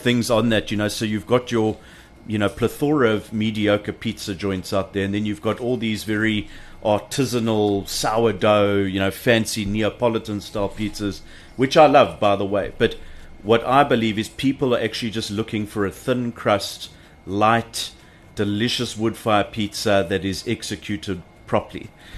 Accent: Johannesburg, Gauteng, South Africa; That was a long, long time ago when I was born and raised in Johannesburg.

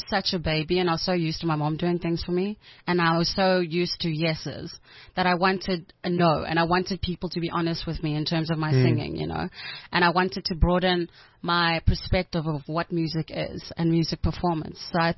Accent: Bisho, Eastern Cape, South Africa; So I'm from Ebisho. It's a small town in the Eastern Cape. I'm a Xhosa singer-songwriter

